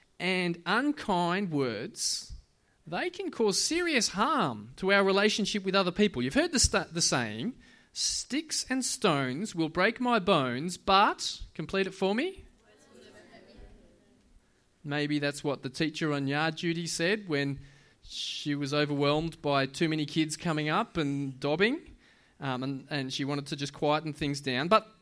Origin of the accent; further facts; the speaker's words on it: Australia; And as an Aussie, I get it.